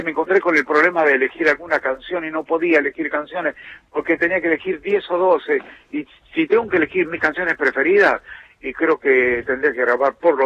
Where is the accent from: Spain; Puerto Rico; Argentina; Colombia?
Argentina; Ezeiza, Buenos Aires Province; born or raised there; also born or lived in San Miguel de Tucumán